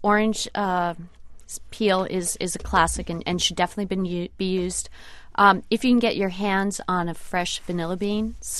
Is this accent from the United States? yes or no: yes; New England, United States; seeing where I'm from New England, and it is a part of our history.